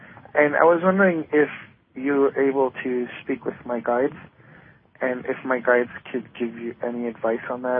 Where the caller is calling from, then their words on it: New York, United States; I'm from New York.